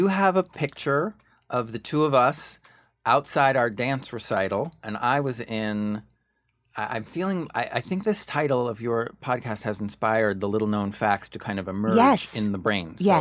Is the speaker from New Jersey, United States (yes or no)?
yes; Ridgewood, New Jersey, United States; also born or lived in New York City; And my parents and my sister lived in Saddle River, you're right. But then when I was born, we lived in Ridgewo